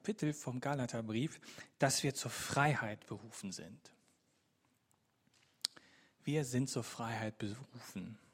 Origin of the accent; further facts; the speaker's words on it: Berlin, Germany; Wenn wir als Berliner, als moderne, postmoderne, postpostmoderne, was auch immer, wir sind einfach als Berliner